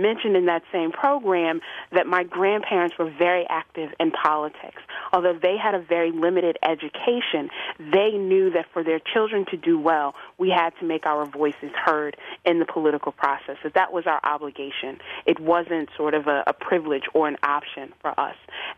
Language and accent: English; Virginia, United States; Well, you know, I grew up in Virginia and always very aware and very active in politics